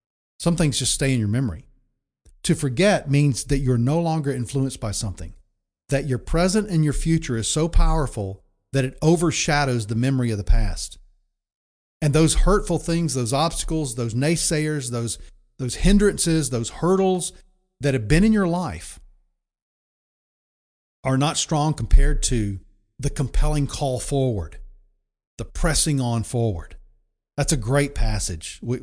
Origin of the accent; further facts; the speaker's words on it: Deep South, United States; And this was in the day when, you know, there was a lot of racial tension in the South. And I was raised in the Deep South.